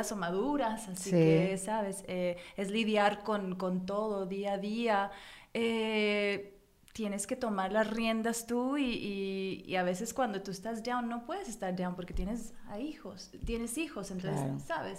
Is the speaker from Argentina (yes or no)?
no; United States; born there; yo nací en Estados Unidos, pero mis padres los dos son mexicanos y dentro de nuestro hogar, o sea, todavía es muy mexicano, o sea, eso predomina definitivamente el mexicano en mi familia.